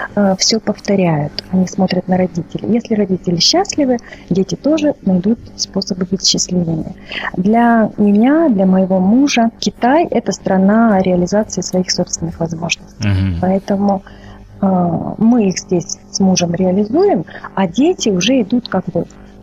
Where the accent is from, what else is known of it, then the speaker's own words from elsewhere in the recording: Vladivostok, Primorsky Krai, Russia; Ну, я из Владивостока, я китаист, закончила Пекинский университет иностранных языков. В Москве я закончила Шанинку по менеджмент-сфере образования.